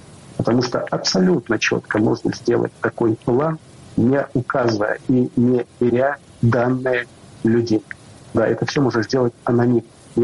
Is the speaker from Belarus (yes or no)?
yes; Belarus; also born or lived in Lithuania; Я, как простой белорус, который прожил 18 лет в Литовской республике, я как белорус, я хочу видеть, что делается.